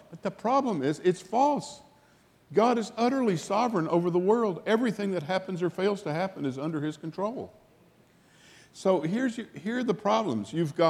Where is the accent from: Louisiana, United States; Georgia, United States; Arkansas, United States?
Arkansas, United States; I turned to my hometown in Arkansas, and there were like one or two little places they could stay.